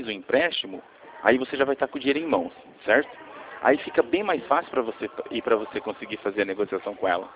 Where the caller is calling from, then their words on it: Rio Claro, São Paulo, Brazil; Eu sou de Rio Claro, tá?